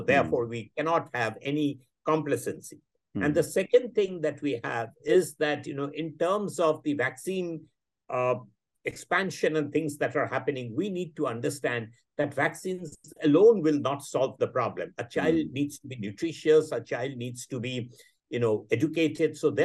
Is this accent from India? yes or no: yes; India; And there is no more pride, you know, I have as an Indian than to see the progress that it has made since, say, 2001.